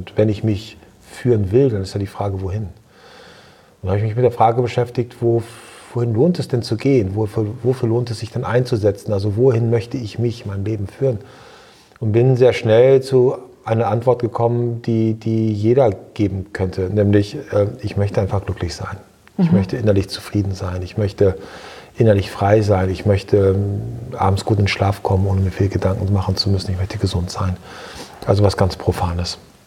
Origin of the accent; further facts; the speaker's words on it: Lower Saxony, Germany; ich bin aus Friesland geboren, ich bin aus Friesland groß geworden, ich war dann zwischenzeitlich in der Weltgeschichte unterwegs und bin dann wieder zurückgekehrt nach Ostfriesland. Und das ist wirklich meine Heimat und ich spüre dort eine tiefe Verwurzelung.